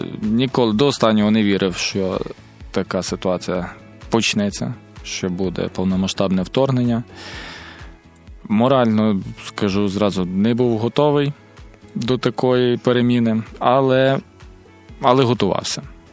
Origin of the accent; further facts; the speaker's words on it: Lutsk, Volyn Oblast, Ukraine; Я з міста Луцьк, Волинська область.